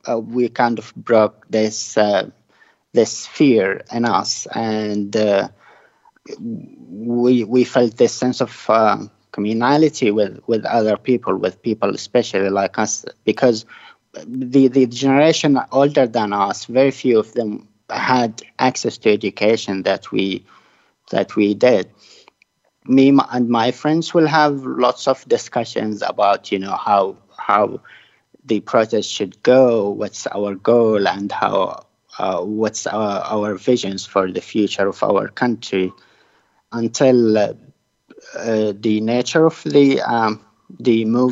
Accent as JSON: {"language": "English", "town": "Raqqa", "region": "Raqqa Governorate", "country": "Syria", "tie": "born or raised there", "said": "I was in Aleppo, but when the protests started in Raqqa, I was in my hometown at the time."}